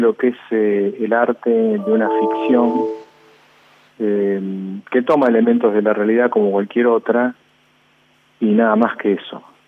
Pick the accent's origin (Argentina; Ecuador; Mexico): Argentina; por eso lo hablo como argentino.